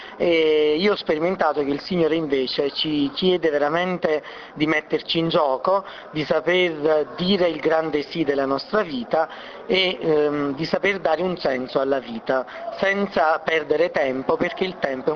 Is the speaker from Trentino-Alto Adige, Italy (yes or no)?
no; Gerola, Campania, Italy; Io vengo dalla costiera amalfitana, precisamente da Gerola.